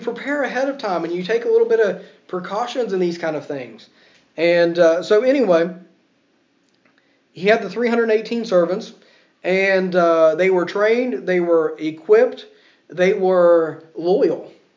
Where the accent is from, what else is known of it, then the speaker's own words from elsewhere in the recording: United States; now in Ireland; I live in Ireland, and I'm still the outsider.